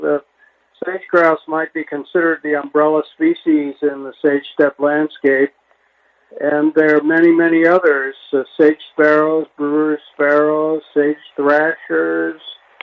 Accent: East Coast, United States; now in Idaho, United States; Been living in Idaho for 56 years. I grew up on the East Coast.

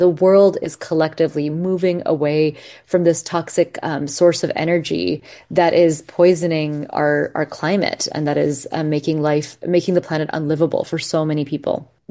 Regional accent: Pakistan; I come from Pakistan, and Pakistan is leading the way with solar energy

